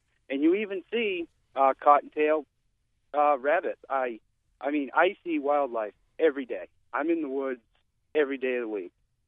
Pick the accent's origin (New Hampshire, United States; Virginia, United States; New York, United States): New Hampshire, United States; Danbury; I'm from Danbury, New Hampshire. I am a third-generation logger.